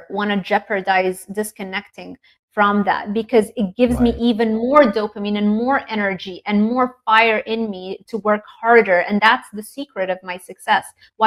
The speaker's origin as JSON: {"language": "English", "country": "Lebanon", "tie": "born or raised there", "said": "growing up in Lebanon"}